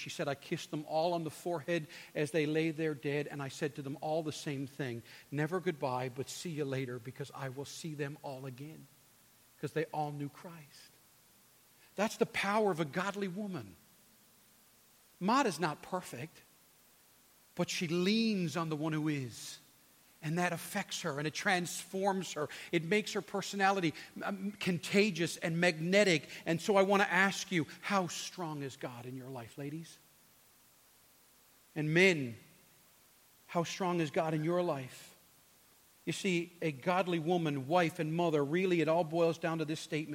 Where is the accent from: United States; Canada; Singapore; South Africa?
Canada; Newfoundland and Labrador; I'm from Newfoundland, and so we only know one way, and that's blunt.